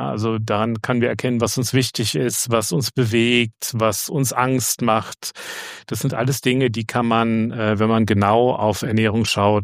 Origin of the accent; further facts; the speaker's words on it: Germany; dann bin ich als ordentlicher deutscher Bürger